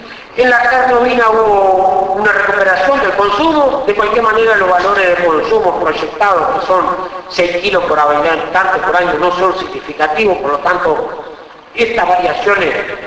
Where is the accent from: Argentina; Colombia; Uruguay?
Uruguay; como uruguayo, no como presidente de INAH